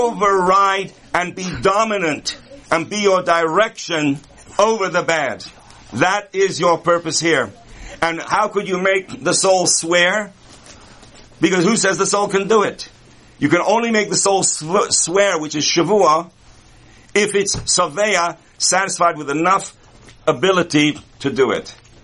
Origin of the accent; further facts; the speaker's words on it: London, United Kingdom; I was born and raised in London, which means that life was about bricks and streets and interesting expressions as people lined up for the bus stop.